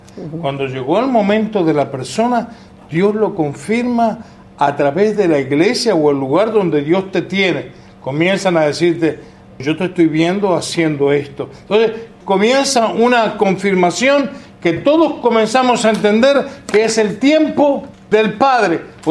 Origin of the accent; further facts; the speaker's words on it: Uruguay; born there; ni soy cubano, ni soy puertorriqueño, ni soy mexicano, ni ninguna cosa de esas. Nací en Uruguay, pero soy ciudadano del reino de los cielos.